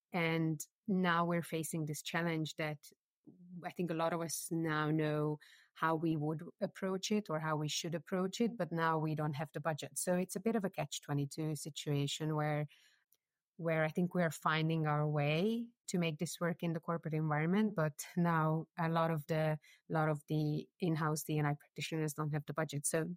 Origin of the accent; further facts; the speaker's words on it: Hungary; accent: Eastern European; English is a second language; moved away as an adult; also born or lived in India; now in London, United Kingdom; I'm actually based in London, but I'm originally Hungarian, so obviously people can hear my accent. Some people can even guess that I have an Eastern European accent, but I've lived in the UK for about 12 years and a year and a half in between in India.